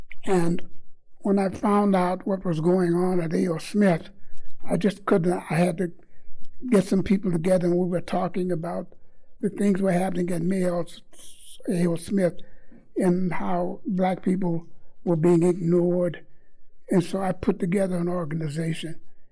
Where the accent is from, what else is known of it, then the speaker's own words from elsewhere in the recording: Chicago, Illinois, United States; born there; now in Milwaukee, United States; My beginning, I was born in Chicago, Illinois, on the south side.